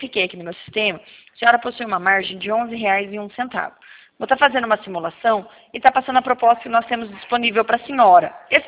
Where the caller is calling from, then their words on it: Paraná, Brazil; Eu falo do Paraná.